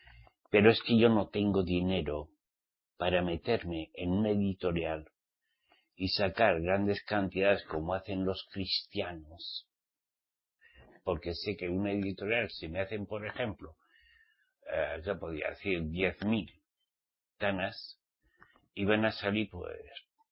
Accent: Spain; born there; como soy español, nací en España, pero soy de Israel. Redimido por la sangre de Yahshua. Pertenezco a Jerusalén celestial.

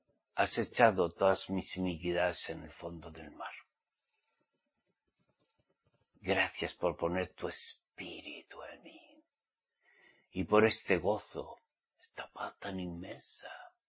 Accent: Spain; Yo soy israelita en Yasuo el Mashiach. Y soy español

